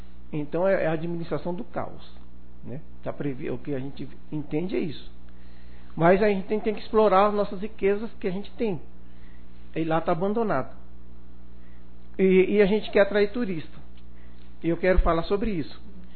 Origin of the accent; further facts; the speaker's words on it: São Paulo, Brazil; born there; now in Coronel Xavier Chaves, Brazil; eu sou nascido em São Paulo, minha família é daqui.